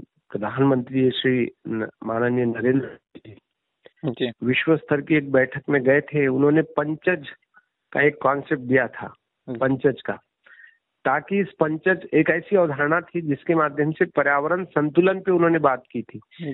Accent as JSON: {"language": "Hindi", "region": "Madhya Pradesh", "country": "India", "said": "मैं संसद तहसील का रहने वाला हूँ, छिंदवाड़ा जिले का"}